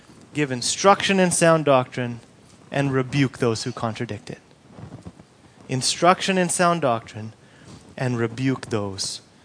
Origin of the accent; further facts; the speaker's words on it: Papua New Guinea; I grew up in Papua New Guinea. The whole country's been evangelized